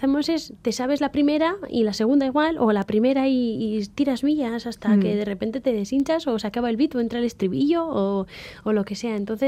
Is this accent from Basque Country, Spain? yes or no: yes; Durango, Basque Country, Spain; now in Bilbao, Spain; yo he nacido en Bilbo, me he criado en Durango y ya por los años que llevo ya en Bilbo, porque nos trasladamos aquí, pues tendría que decir que soy bilbotarra, pero no sé, tengo a Durango